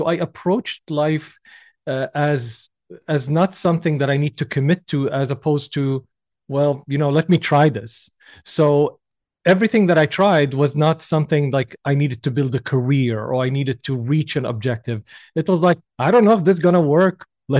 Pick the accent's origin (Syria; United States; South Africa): Syria; English is a second language; Growing up in Syria, we didn't have actually multiple opportunities.